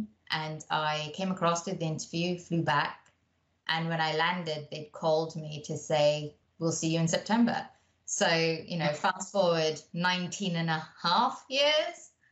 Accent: Malaysia; also born or lived in London, United Kingdom; I was born in Malaysia and because my father worked in the government service, my family moved a lot. So depending on where he was stationed, we moved. So whilst I was born in Malaysia, I spent some formative years in London and then returned to Malaysia

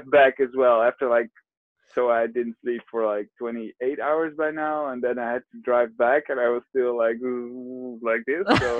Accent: Amsterdam, North Holland, Netherlands; English is a second language; even though I'm from Amsterdam, and that's like the weed place of the whole world

